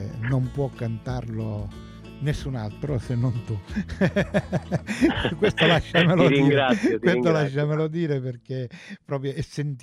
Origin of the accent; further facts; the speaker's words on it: Catania, Sicily, Italy; anch'io sono catanese